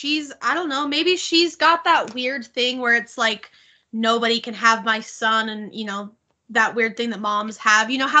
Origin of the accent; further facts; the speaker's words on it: Idaho, United States; also born or lived in Utah; I live in Idaho, and I've spent, most of my life in Idaho, let's be completely honest. I spent more time here than I have in Utah, so I just think of Idaho as where I'm from.